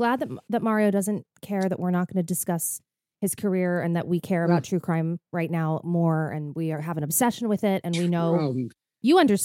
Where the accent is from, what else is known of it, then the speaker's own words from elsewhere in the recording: New Jersey, United States; because I'm from Jersey